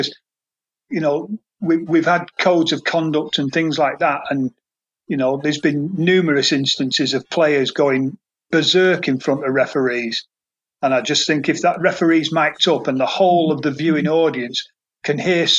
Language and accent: English; Salford, North West England, United Kingdom; also born or lived in Manchester; as a Mancunian, you know, I'm not born and bred in Liverpool. I'm born and bred in Manchester and raised in Salford.